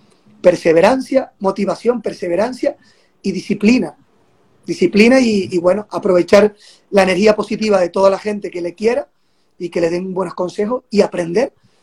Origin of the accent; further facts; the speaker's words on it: Canary Islands, Spain; se promocionó mucho las Islas Canarias, la gente de mi tierra